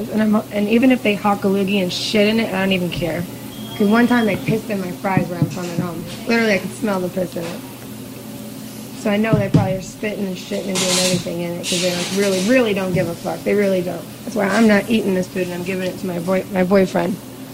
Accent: Indiana, United States; also born or lived in Kentucky; I'm from Indiana in Kentucky, and up there, this shit doesn't happen.

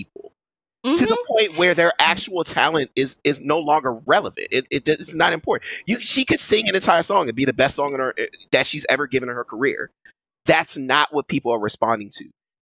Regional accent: Maryland, United States; I'm from Maryland.

